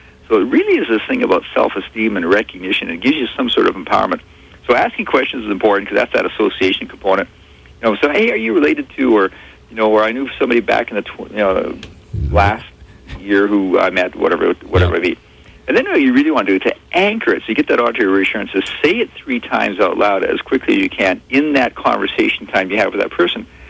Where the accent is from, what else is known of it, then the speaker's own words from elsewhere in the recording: Winnipeg, Manitoba, Canada; born there; Go, really? Oh, yeah, Winnipeg.